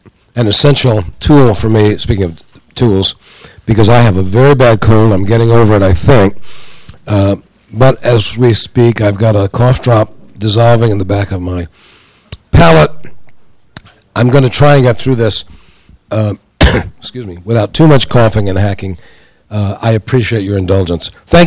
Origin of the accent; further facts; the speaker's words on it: Houston, Texas, United States; I was born and raised in Houston.